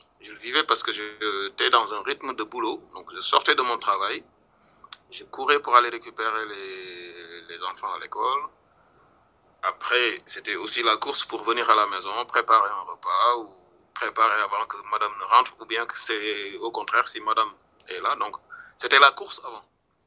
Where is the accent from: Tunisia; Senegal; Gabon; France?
Senegal; Moi, je suis originaire du Sénégal.